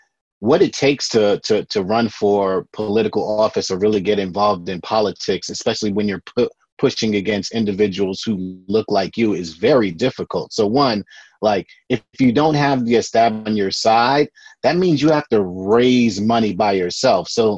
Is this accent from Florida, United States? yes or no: no; Brooklyn, New York, United States; a lot of the founding members like myself, born and raised in Brooklyn.